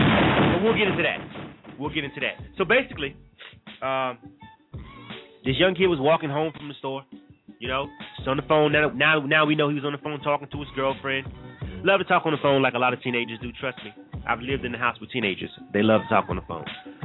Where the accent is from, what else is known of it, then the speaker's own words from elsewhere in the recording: Panama City, Florida, United States; I'm from Panama City, Florida. That'll come into play a little bit later, you know. But I'm from Florida, born and raised.